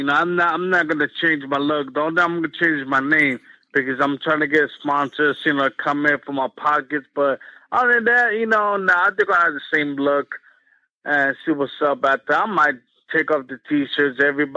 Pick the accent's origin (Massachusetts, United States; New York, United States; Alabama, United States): New York, United States; Brooklyn; of course … because I'm from Brooklyn.